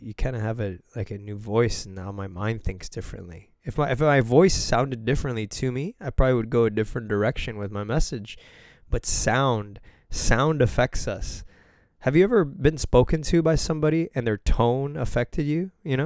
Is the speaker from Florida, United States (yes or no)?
yes; Miami, Florida, United States; I grew up in Miami and I'm like super Latin city, right?